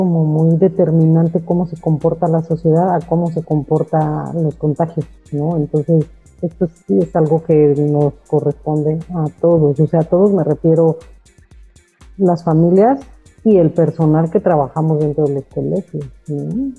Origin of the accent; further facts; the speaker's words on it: Mexico; como sociedad, como mexicanos, nos distinguimos por ser como muy, muy, de mucho calor humano